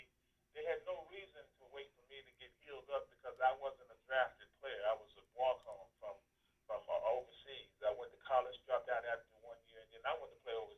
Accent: Florida, United States; Well, when I was raised in Florida, I came up in a very, very poor environment

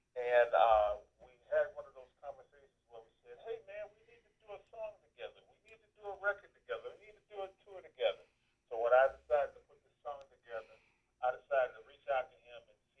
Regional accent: Florida, United States; Well, when I was raised in Florida, I came up in a very, very poor environment

